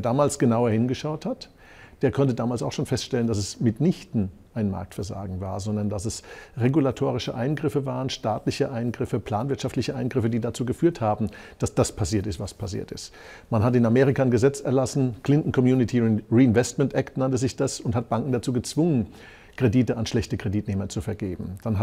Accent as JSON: {"language": "German", "country": "Germany", "said": "Als Deutscher muss ich natürlich sagen"}